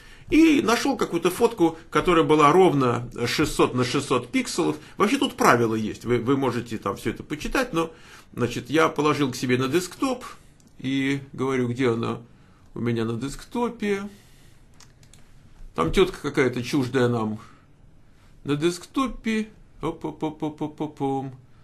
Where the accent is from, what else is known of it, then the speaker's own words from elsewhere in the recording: Moscow, Russia; born there; я родился в Москве, правда